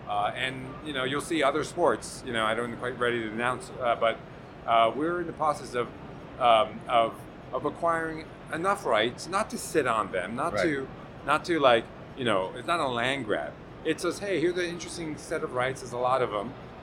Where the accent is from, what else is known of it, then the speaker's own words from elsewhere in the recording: New York, United States; Well, I'm from New York. I'm from New York, and I hope so.